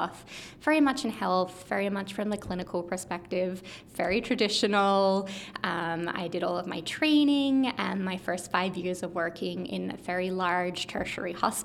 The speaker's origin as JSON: {"language": "English", "country": "Australia", "tie": "born or raised there", "said": "So I grew up in Australia. I'm also Canadian."}